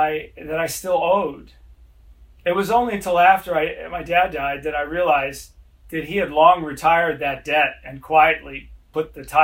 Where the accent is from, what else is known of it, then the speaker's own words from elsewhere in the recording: Los Angeles, California, United States; when I was a boy growing up in Los Angeles, all these famous people would come in to town and Dad would have lunch with them.